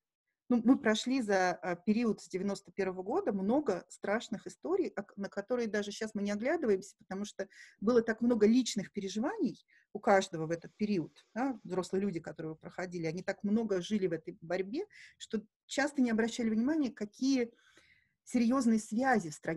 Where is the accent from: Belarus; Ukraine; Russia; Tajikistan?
Russia; Saint Petersburg; also born or lived in Kamchatka / Moscow / Vienna, Austria; Я выросла в разных местах. Я родилась в Ленинграде, кусочек детства провела на Камчатке, потом вернулась в Москву, приехала в Москву, для семьи это частично было вернуться в Москву. После этого я долгое время вместе с родителями жила в Австрии